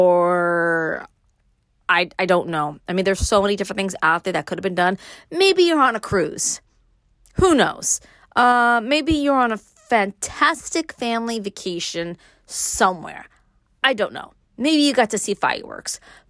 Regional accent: Brooklyn, New York, United States; accent: Brooklyn; If you want to know if my Brooklyner accent ever comes out, listen to my audiobooks.

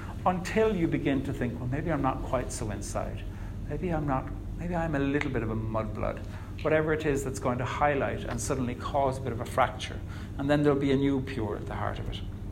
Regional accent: Ireland; We need to tell that story as Irish people when it comes to civic reckoning.

